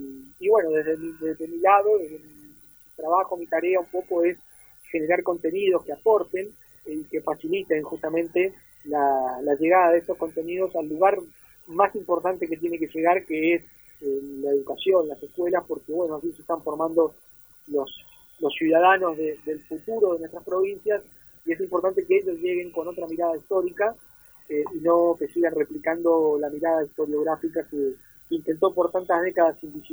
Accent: Oberá, Misiones, Argentina; born there; la ciudad de Oberá, que además es mi ciudad natal, así que bueno, los obreños estamos muy orgullosos

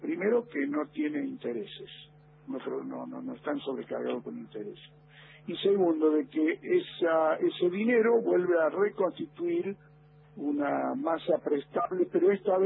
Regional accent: Córdoba, Argentina; Gente de acá del norte de Córdoba, Felipe Crespo, de donde soy yo también.

